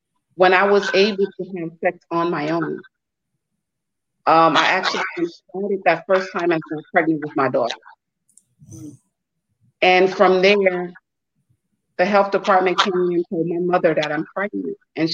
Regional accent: Freeport, Grand Bahama, Bahamas; also born or lived in Nassau; I was born in Nassau, Bahamas, and I was raised in Freeport.

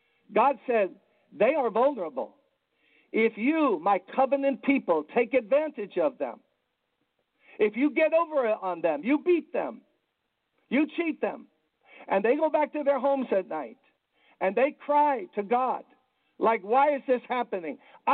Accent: Brooklyn, New York, United States; You know, I grew up in Brooklyn playing basketball on the playground.

